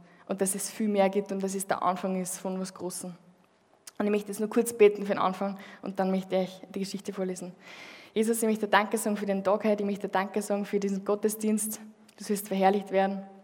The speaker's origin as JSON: {"language": "German", "region": "Upper Austria", "country": "Austria", "accent": "Mühlviertel dialect", "lives_now": "Linz, Austria", "said": "für die, die mich noch nicht kennen … ich bin 25 Jahre jung und komme aus dem Mühlviertel, was man wahrscheinlich hört. Ich werde es noch mehr davon hören heute in der Predigt von meinem Dialekt. Und ich wohne aber derzeit in Linz schon länger"}